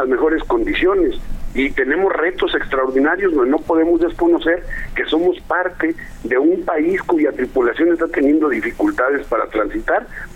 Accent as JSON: {"language": "Spanish", "country": "Mexico", "said": "demos un ejemplo de lo que somos los maestros de México"}